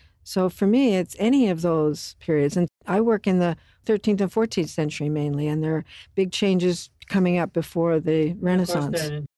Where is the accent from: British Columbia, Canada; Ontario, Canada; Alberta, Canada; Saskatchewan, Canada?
Ontario, Canada; Hamilton; born or raised there; moved away as an adult; also born or lived in Glasgow, Scotland / Victoria, Canada; now in Lubbock, United States